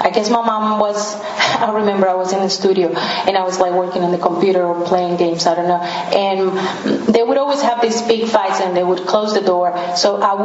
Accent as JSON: {"language": "English", "country": "Colombia", "moved": "yes", "lives_now": "United States", "said": "So I'm from Colombia, South America. I've been here in the United States for about 7 years."}